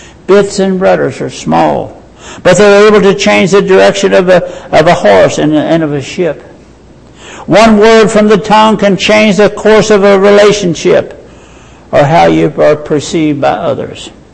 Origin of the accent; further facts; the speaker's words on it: McHenry, Kentucky, United States; When I grew up in Ohio County, way back in the woods, in a little town called McHenry, it was called cussing.